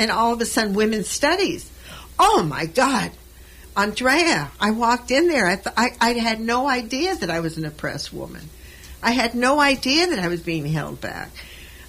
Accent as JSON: {"language": "English", "town": "Los Angeles", "region": "California", "country": "United States", "tie": "born there", "said": "I was born in East L.A."}